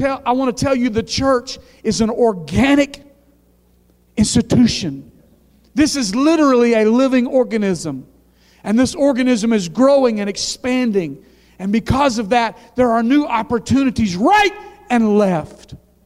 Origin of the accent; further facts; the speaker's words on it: Louisiana, United States; I never knew when I was growing up in Louisiana